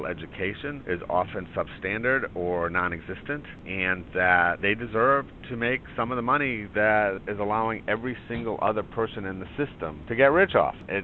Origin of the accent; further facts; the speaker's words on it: Providence, Rhode Island, United States; I grew up in Providence, so I rooted for the PC Friars and also most of the Boston professional teams.